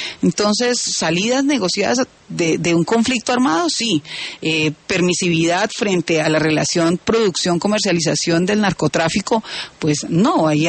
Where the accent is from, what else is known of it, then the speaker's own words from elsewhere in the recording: Colombia; somos colombianos